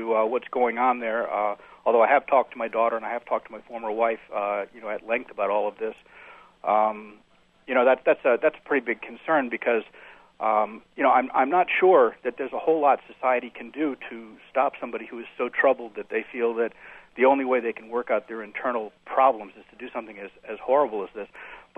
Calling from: Tucson, Arizona, United States; Yeah, actually, I'm from Tucson, Arizona, but my daughter is a sophomore at Virginia Tech.

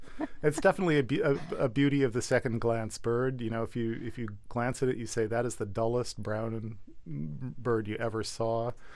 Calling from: Santa Cruz, California, United States; I'm speaking from Santa Cruz, and further down on Monterey Bay

